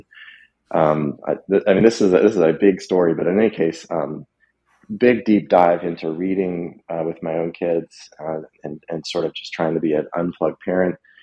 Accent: Lexington, United States; I grew up in Lexington, as I said. I was very much of a play in the dirt kid. I mean, every day I could possibly go outside, I did. And, you know, I lived in the suburbs.

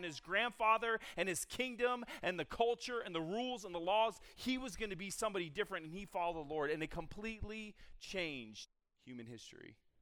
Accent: San Diego, California, United States; And there was this pastor in my town in San Diego. He was a former Charger football player. I grew up in San Diego. I love the Chargers.

